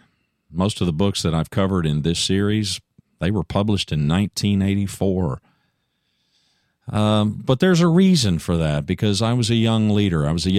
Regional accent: Texas, United States; also born or lived in Louisiana / Oklahoma; I'm not from Boston. Man, I'm from Texas, Louisiana, Oklahoma. I'm from this part of the world.

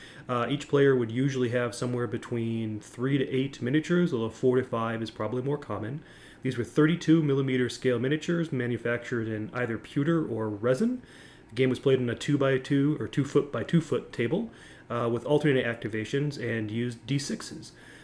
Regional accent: United States; As an American, let me just say I am horribly offended at this and feel that I need restitution.

